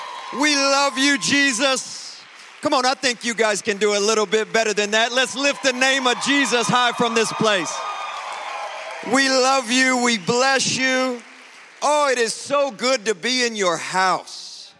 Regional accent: Nashville, Tennessee, United States; Listen, I'm from the South. In America, Nashville, Tennessee.

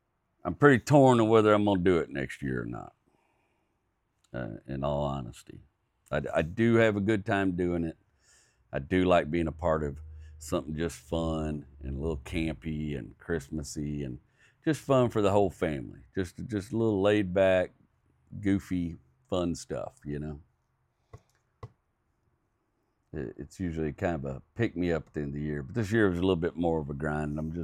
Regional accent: Texas, United States; I grew up in Texas. I was fortunate to grow around a great number of old hardened cowboys, just tougher than fence wire, you know what I mean?

